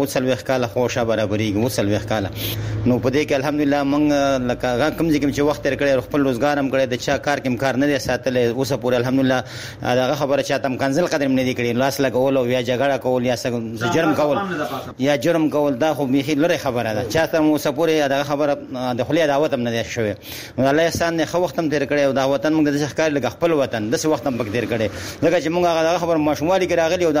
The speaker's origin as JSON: {"language": "Pashto", "town": "Jalalabad", "region": "Nangarhar", "country": "Afghanistan", "moved": "yes", "said": "زه د جلال آباد یم"}